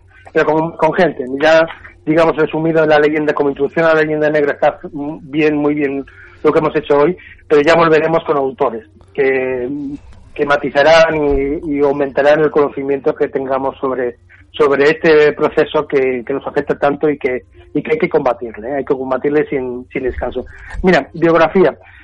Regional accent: Spain; no, perdona, yo no soy, como español, no soy ni menos ni más.

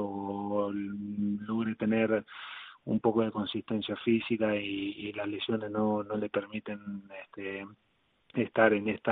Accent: Argentina; como argentino

